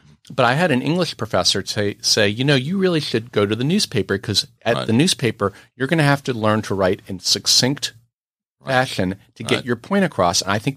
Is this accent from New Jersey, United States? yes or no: no; New York City, New York, United States; So little background is I grew up in Manhattan. My parents were, voracious readers of the New York Times.